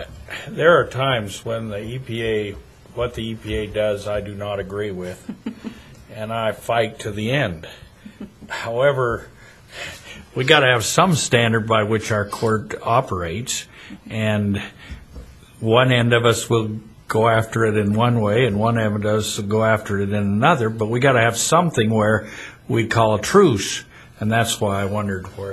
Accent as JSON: {"language": "English", "region": "Idaho", "country": "United States", "said": "I'm from Idaho, so I'm really out of it."}